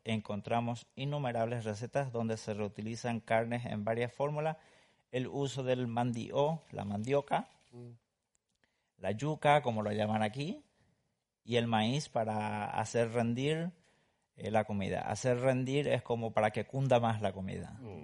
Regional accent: Paraguay; now in Spain; Soy de Paraguay, llevo 16 años acá en España.

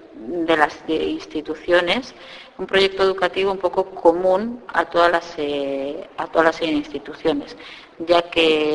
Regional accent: Bilbao, Basque Country, Spain; soy una profesora de Bilbao.

